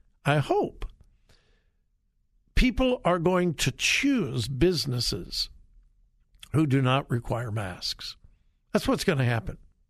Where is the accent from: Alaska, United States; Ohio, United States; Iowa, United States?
Ohio, United States; Columbus; we're from out of town. We're from Columbus, and we're just up here over the weekend